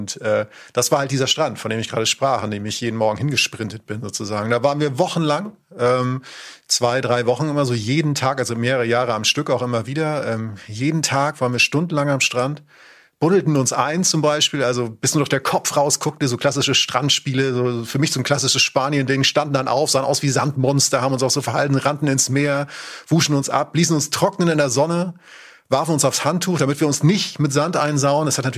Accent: Northern Germany, Germany; Klar, ich komme aus Norddeutschland

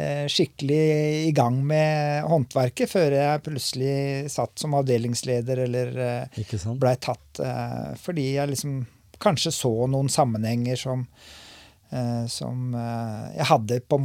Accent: Lunde, Telemark, Norway; also born or lived in Oslo; Så jeg var bare liten guttunge når vi flyttet til Lunde, men jeg husker litt fra Oslo, og ellers så har jeg oppveksten min I Lunde da.

